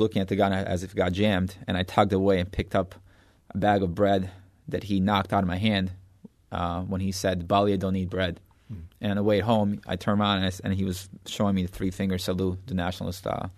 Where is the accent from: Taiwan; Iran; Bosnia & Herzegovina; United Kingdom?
Bosnia & Herzegovina; Brčko, Brčko District; English is a second language; now in St. Louis, United States; at the entrance to my hometown in Brčko, as you're crossing over Croatian border into Bosnia, there's a huge sign that says, welcome to Brčko, Bosnia, brotherly city of St. Louis.